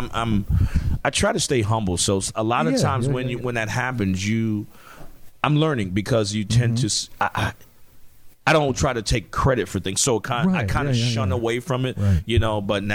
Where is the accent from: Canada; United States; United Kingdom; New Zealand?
United States; New Jersey; also born or lived in Atlanta / Los Angeles; I'm from New Jersey. Yeah. I lived in Atlanta for an extremely long time, about 13 years altogether. I lived in Los Angeles for about a year and a half.